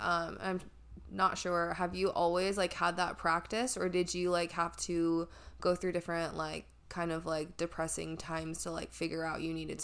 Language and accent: English; Kansas, United States; because I had the same thing happen to me growing up in Kansas and then moving to San Francisco. That was a huge, huge culture shock.